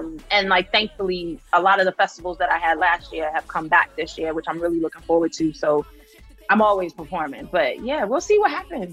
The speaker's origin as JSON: {"language": "English", "town": "Philadelphia", "region": "Pennsylvania", "country": "United States", "said": "I'm from Philly. They will boo the shit out of you real quick."}